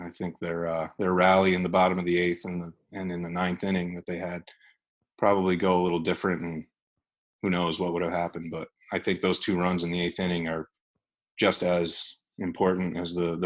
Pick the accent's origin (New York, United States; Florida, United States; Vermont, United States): New York, United States; being a New Yorker and him going to the Yankees and him becoming such a huge success with the Yankees